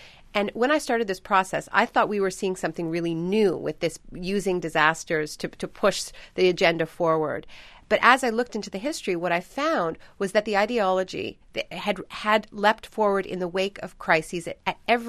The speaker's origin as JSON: {"language": "English", "country": "Canada", "tie": "born or raised there", "said": "being a Canadian and, you know, living in a, you know, having grown up in a context, you know, with public health care"}